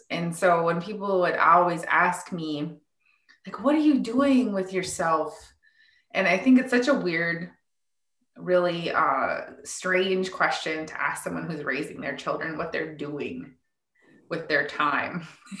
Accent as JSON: {"language": "English", "town": "Fond du Lac", "region": "Minnesota", "country": "United States", "lives_now": "Sawyer, United States", "said": "I am Eagle Clan. I'm from Fond du Lac, and I live in the village of Sawyer."}